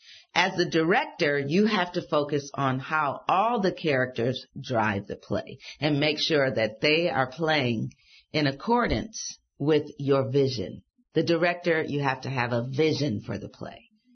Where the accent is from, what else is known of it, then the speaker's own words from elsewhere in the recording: Detroit, Michigan, United States; It was based on my life growing up in Detroit and my relationships with my two fathers